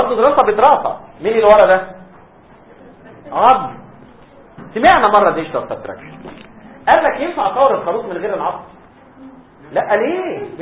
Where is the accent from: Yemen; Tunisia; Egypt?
Egypt; ما احنا عندنا في مصر بيسموا بطه ووزه